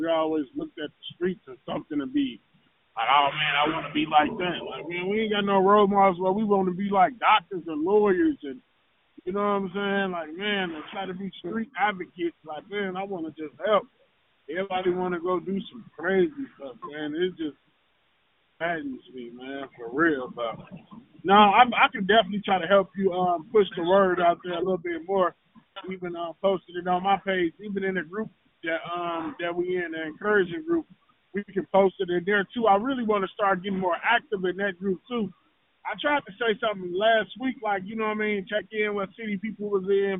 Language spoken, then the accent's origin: English; Madison, United States; That's how you know I'm from Madison. I've been out here a long time.